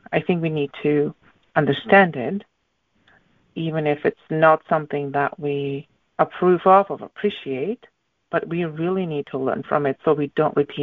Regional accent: Northern Moravia, Czechia; English is a second language; I was born in Czech Republic, and I lived in Northern Moravia, which is a region in that country.

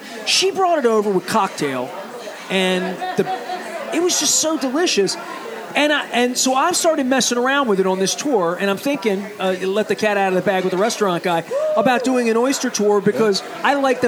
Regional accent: Baltimore, Maryland, United States; I grew up in East Baltimore. Went to many, many bull and oyster roasts as a kid.

